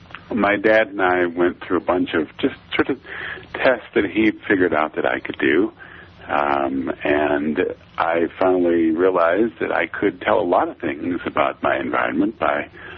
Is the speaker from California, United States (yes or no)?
no; Virginia, United States; I grew up in Virginia. There was a school for the blind in Virginia